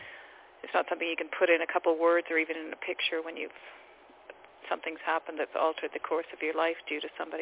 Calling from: Abbotsford, British Columbia, Canada; I'm calling from Abbotsford in British Columbia.

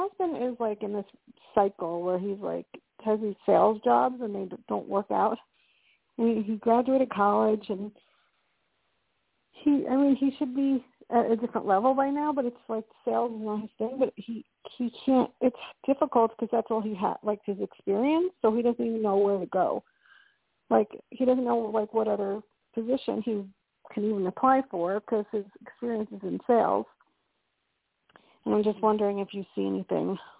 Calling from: Colorado, United States; Hi, this is … from Colorado.

